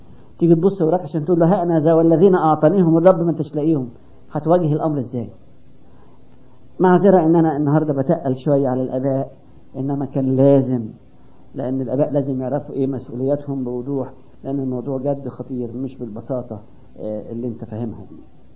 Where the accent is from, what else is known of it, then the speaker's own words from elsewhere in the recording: Egypt; زي ما عندنا في مصر